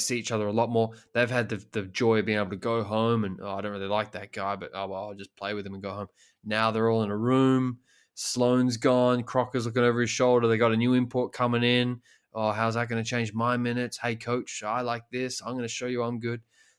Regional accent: Melbourne, Victoria, Australia; I'm from Melbourne

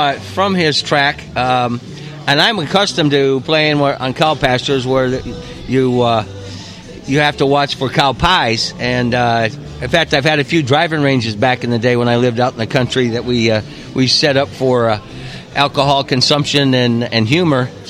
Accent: Iowa, United States; Well, I'm from Iowa.

